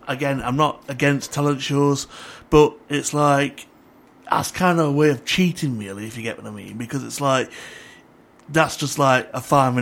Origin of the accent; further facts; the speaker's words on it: Sheffield, Yorkshire and the Humber, United Kingdom; To say that we come from Sheffield and that we're more popular in America